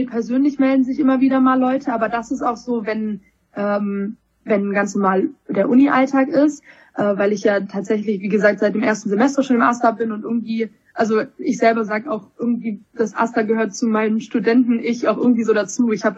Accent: Baden-Württemberg, Germany; Ich bin Schwabe. Ich kann gut mit Geld umgehen. Ich habe einen schwäbischen Migrationshintergrund.

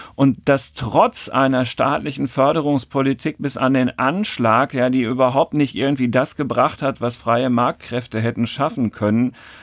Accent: Dortmund, North Rhine-Westphalia, Germany; born there; ich habe ja schon erwähnt, dass ich gebürtiger Dortmunder bin und mir diese Stadt natürlich sehr am Herzen liegt.

